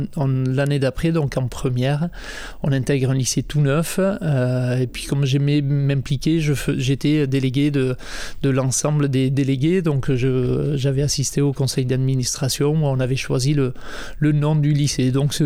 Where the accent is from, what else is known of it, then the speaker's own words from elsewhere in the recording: Saint-Palais, Nouvelle-Aquitaine, France; also born or lived in Bayonne; J'ai 44 ans, je suis né à Bayonne et j'ai grandi au Pays Basque intérieur, dans un petit village qui s'appelle Saint-Palais